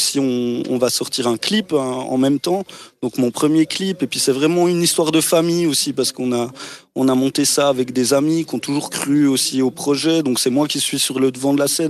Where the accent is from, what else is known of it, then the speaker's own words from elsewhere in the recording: Jura, Switzerland; accent: Jura; des fois, on me taille un peu à Lausanne sur mon accent jurassien.